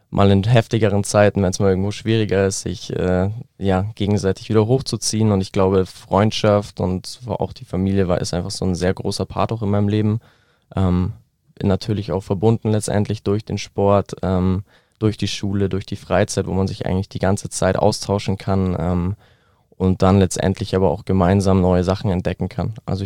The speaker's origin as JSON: {"language": "German", "town": "Neuried", "country": "Germany", "tie": "born or raised there", "said": "auch aus meinem Heimatdorf Neuried eben, ist mittlerweile aber auch an mehreren Standorten."}